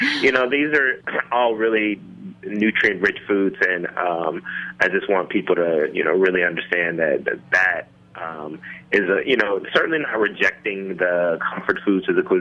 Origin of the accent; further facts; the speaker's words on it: Memphis, Tennessee, United States; I grew up in Memphis, Tennessee, and have, you know, my family historically has roots in rural Mississippi, where we actually own farms